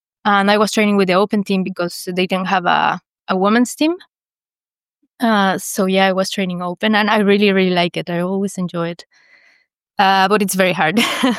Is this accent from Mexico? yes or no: yes; Mexico; now in Brussels, Belgium; I'm from Mexico originally, but I live in Belgium. I've been living here for almost 5 years. So I'm joining from Brussels right now.